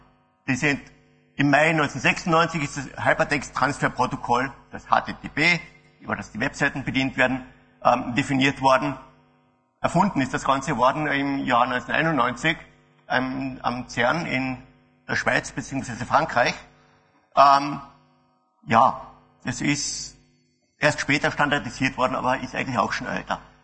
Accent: Graz, Styria, Austria; Ich komme aus Graz, Österreich, wie man vielleicht am Dialekt hört.

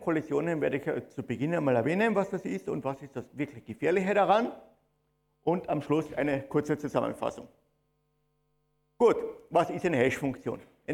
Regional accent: Graz, Styria, Austria; Ich komme aus Graz, hört man vielleicht am Dialekt.

